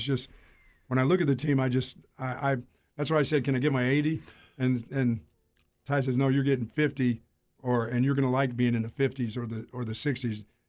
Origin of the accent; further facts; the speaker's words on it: Bethlehem, Pennsylvania, United States; Growing up in Bethlehem, Pennsylvania, every year I lived on the west side of town.